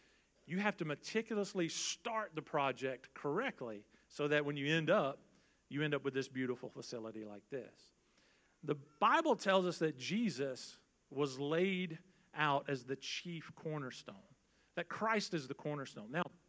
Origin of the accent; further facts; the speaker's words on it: Bond, Mississippi, United States; I grew up in Bond because I'm not Cajun. I'm nowhere near that. I am just a good old redneck from Bond Community.